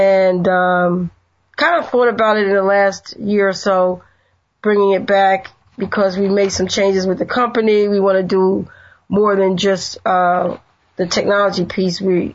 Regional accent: New Jersey, United States; We are from New Jersey, and we did a show in New Jersey near Atlantic City

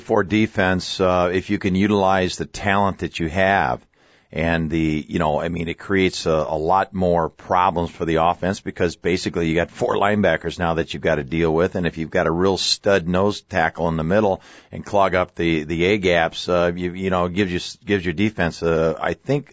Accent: Seattle, Washington, United States; I grew up in Seattle, went to the University of Washington. I grew up a Packer fan.

